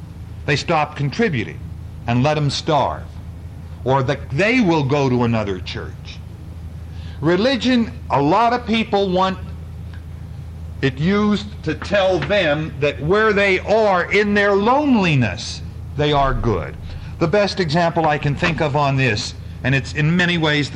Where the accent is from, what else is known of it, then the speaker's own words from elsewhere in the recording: Scranton, Pennsylvania, United States; By the whole area that I'm from. The city of Scranton, for years, there was absolutely no way anybody could be mayor if